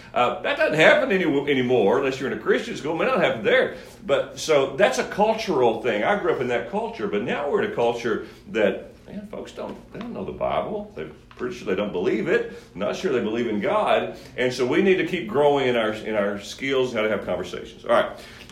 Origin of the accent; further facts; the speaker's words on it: Kentucky, United States; I'm 54. And so, man, I grew up in West Kentucky, 54 years old.